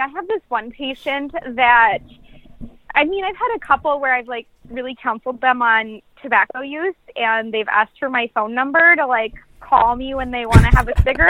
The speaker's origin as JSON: {"language": "English", "town": "Herdsfield", "region": "North Dakota", "country": "United States", "tie": "born or raised there", "said": "Really, really small town. I grew up in Herdsfield, North Dakota."}